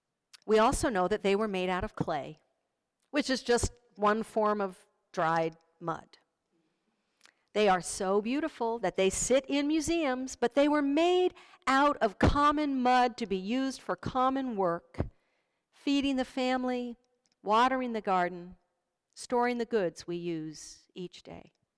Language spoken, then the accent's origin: English; Virginia, United States; As a child, growing up in Northern Virginia, I always loved it when spring came around and we could go out into the fields and woods that surrounded our home